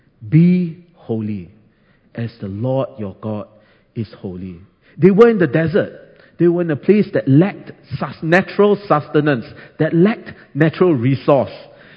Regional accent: Singapore; I'll be preaching on holiness as a national community of faith, that is, as Singaporean Christians.

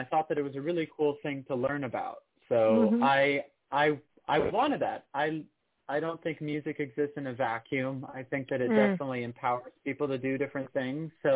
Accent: Oakland, California, United States; Yeah, so I was raised in Oakland. I grew up there. My parents had a house in the Oakland Hills.

